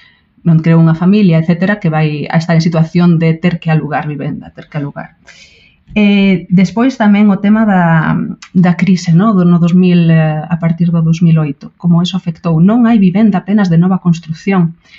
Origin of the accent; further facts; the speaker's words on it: Bueu, Galicia, Spain; na aldea de onde son eu, en Bueu